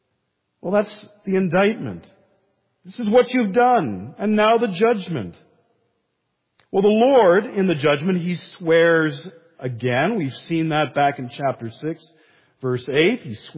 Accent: Toronto, Ontario, Canada; I grew up near the Don River, so I often heard tales of 1954 and Hurricane Hazel.

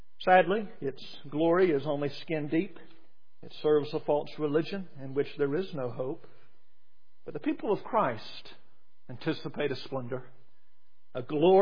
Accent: Atlanta, Georgia, United States; And over the years, since I grew up in Atlanta, its international population has grown significantly

